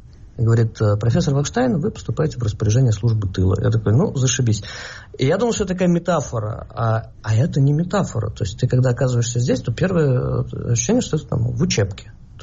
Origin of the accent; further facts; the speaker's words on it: Moscow, Russia; now in Israel